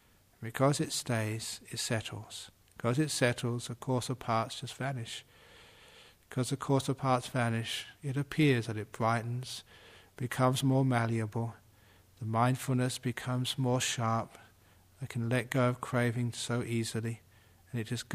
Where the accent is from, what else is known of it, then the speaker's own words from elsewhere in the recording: Thailand; when I was growing up in Thailand as a monk